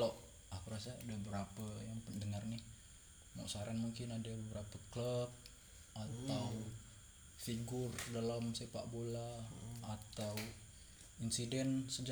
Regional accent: Pontianak, West Kalimantan, Indonesia; Dulu kalau di kami ini dari Pontianak ya.

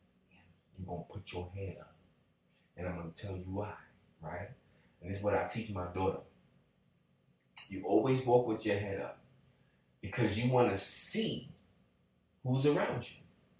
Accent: New York, United States; I'm from New York. What do I look like telling them good morning? Because I say good morning to people.

